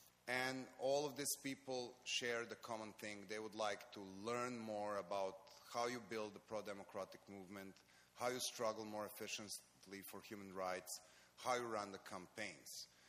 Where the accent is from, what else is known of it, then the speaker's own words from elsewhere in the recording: Belgrade, Serbia; English is a second language; I'm coming from Belgrade, Serbia, where I live.